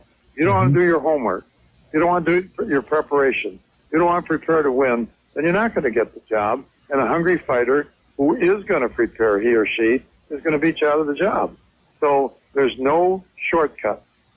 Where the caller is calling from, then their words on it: Phoenix, Arizona, United States; I'm calling from Phoenix.